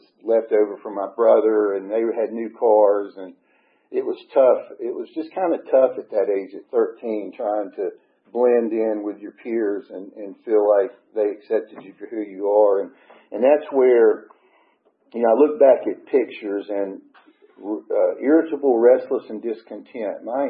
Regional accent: Gainesville, Georgia, United States; But I was born and raised in Hall County, Gainesville, Georgia. I was the youngest of three. I grew up in a upper middle class family.

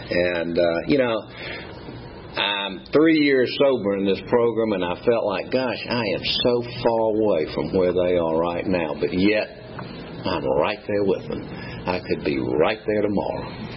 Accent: Atlanta, Georgia, United States; also born or lived in Fayette County; I'm a native Atlanta. I was born at Georgia Baptist Hospital in 1961 in the old wing. I grew up on Stewart Avenue, which is now Metropolitan Parkway

